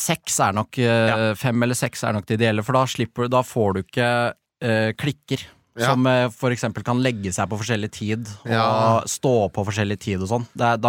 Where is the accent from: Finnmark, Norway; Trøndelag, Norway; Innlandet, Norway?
Innlandet, Norway; Hamar; Ja, jeg er fra Hamar, ja. Ridabu.